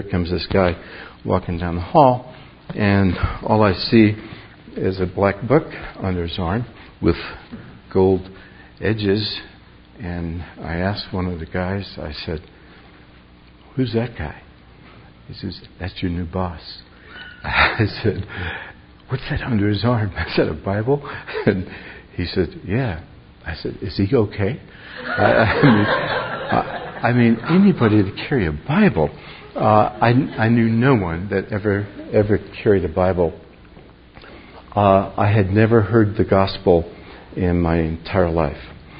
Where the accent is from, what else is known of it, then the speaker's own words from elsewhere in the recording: New York City, New York, United States; now in California, United States; I grew up in New York City and spent a large portion of my life there.